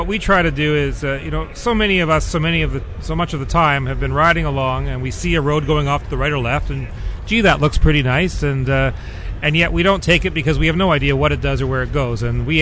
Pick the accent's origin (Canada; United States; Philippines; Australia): Canada; Vancouver, British Columbia; That's right. We're from Vancouver.